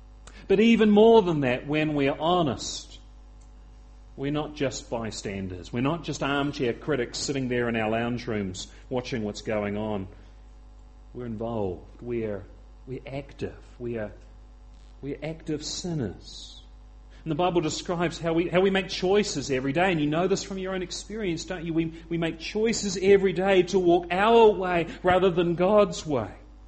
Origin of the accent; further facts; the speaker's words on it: Victoria, Australia; Hey, I'm an Australian too. I'm just a Victorian, if anything.